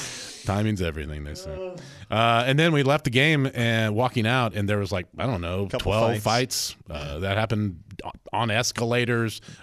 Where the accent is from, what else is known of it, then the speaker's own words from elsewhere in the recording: Tennessee, United States; also born or lived in Montana, United States; now in Baton Rouge, United States; I mean, I'm born and raised in Tennessee. I lived in Montana and got there, moved to Baton Rouge